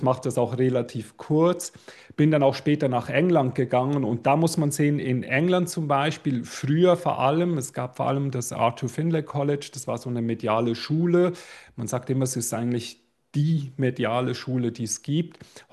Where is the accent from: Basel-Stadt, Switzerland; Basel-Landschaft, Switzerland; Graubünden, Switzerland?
Basel-Stadt, Switzerland; Basel; bei uns in Basel in der Schweiz gab es so eine riesen Esoterikmesse.